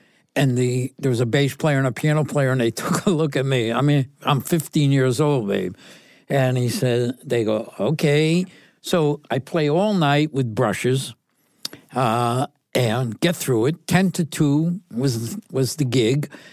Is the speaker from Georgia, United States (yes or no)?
no; Connecticut, United States; born or raised there